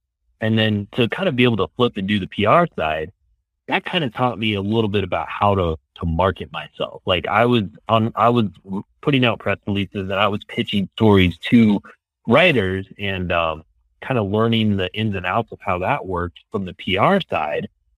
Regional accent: Aurora, Colorado, United States; also born or lived in Denver; But I was born in Denver, grew up in Aurora, a suburb of Denver here.

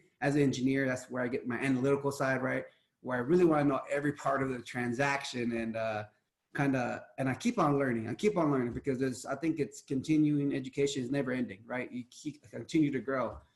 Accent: Houston, Texas, United States; also born or lived in Seattle; now in Denver, United States; I'm from Houston, but I've been now in Denver for about five years now. I lived in Seattle for a couple of years too

